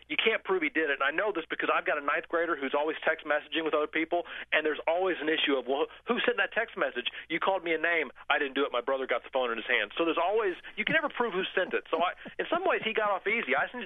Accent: Cincinnati, Ohio, United States; And here I am from Cincinnati, so Natty Ice.

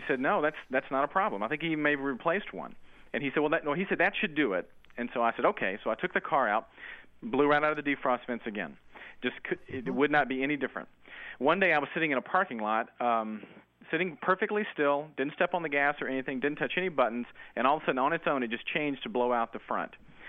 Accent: Orlando, Florida, United States; Orlando, Florida. Home of Mickey Mouse and very hot weather.

